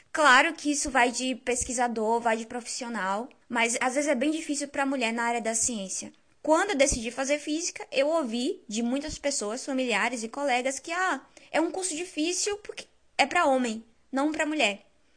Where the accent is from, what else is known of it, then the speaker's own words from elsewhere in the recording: Irará, Bahia, Brazil; eu não sou de Feira de Santana, eu sou do interior da Bahia, eu sou de Irará, uma cidade pequena